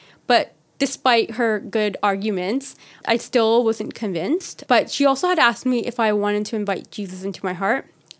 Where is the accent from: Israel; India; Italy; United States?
India; So because I'm Indian, you cannot not be a Sikh, basically.